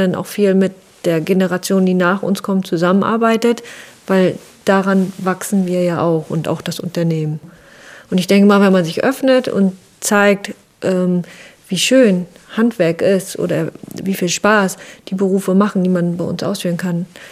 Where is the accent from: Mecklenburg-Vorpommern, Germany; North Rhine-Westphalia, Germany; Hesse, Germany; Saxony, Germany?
Mecklenburg-Vorpommern, Germany; Wismar; Wir lieben Wismar, wir kommen aus Wismar.